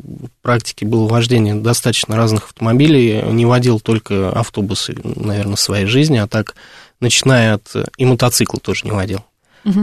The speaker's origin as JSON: {"language": "Russian", "region": "Belgorod Oblast", "country": "Russia", "tie": "born or raised there", "said": "Я родом из Белгородской области."}